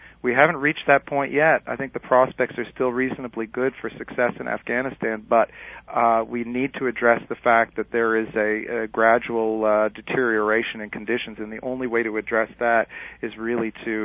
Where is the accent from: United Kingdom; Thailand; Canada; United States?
Canada; if you don't mind my saying, as a Canadian